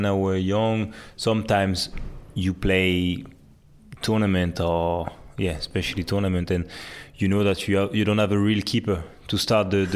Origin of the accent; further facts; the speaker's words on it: France; it's the every 6 weeks you have like holidays in France. So, but anyway, it was not that far from my hometown, because it was only 1.5 hours driving.